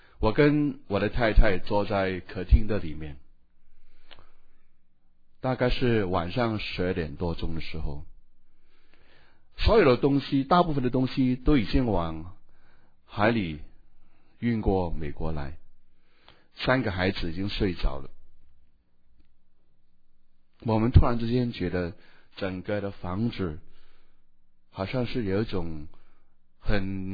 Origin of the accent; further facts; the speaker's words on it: Hong Kong; moved away as an adult; now in United States; 我在香港长大，在香港做一个传道人